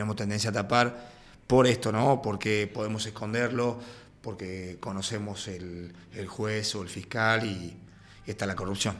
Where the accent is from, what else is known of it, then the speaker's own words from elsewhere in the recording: Argentina; Como sociedad, como argentino, nosotros en la primera consigna que damos en el afiche es evitar de dar el beso a los chicos cuando llegan al club.